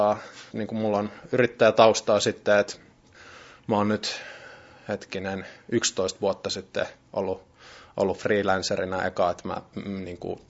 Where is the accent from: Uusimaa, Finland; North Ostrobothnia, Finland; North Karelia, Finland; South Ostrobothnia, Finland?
North Ostrobothnia, Finland; Kalajoki; Mä itse asiassa olen Kalajoelta kotoisin tuolta Pohjois-Pohjanmaalta ja mä aloitin skeittaamaan 98 eli 14-vuotiaana.